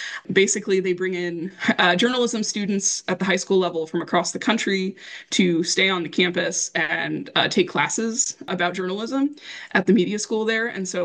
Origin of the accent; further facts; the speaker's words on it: Indiana, United States; I grew up in Indiana